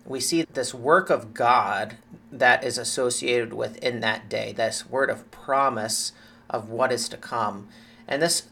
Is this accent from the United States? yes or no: yes; Ohio, United States; I'm from Central Ohio is where I grew up, but some of my family's from Southern Ohio. And so then that, I have that little bit of an accent that comes through every so often.